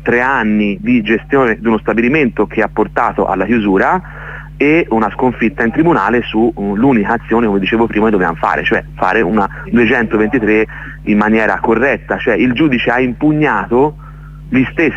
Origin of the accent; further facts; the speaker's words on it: Florence, Tuscany, Italy; noi ricordo siamo fiorentini, insomma, la goliardia ce l'abbiamo nel sangue dai nostri avi.